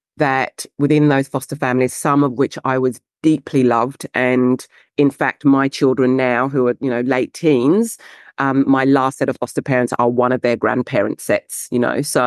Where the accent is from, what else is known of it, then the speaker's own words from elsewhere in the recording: England, United Kingdom; And because I'm English, I will go to the Oxford Dictionary.